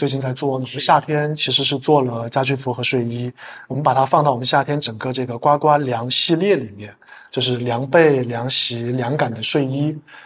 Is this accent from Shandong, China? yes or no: no; Chongqing, China; 我是重庆人，所以小时候我家就住在山顶上面